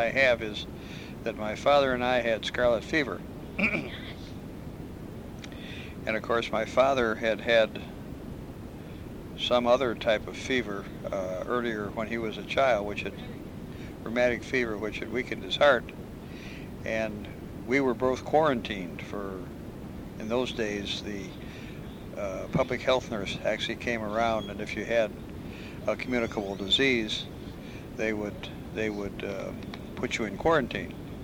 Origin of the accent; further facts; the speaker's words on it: Oak Park, Illinois, United States; born there; And I was born in West Suburban Hospital in 1922 in Oak Park.